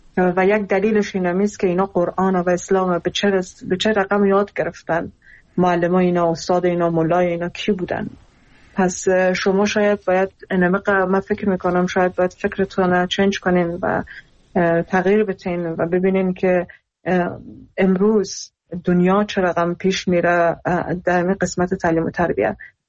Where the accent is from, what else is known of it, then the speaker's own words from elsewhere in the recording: Iran; خودم در ایران بزرگ شدم اونم اونجا درس خوندم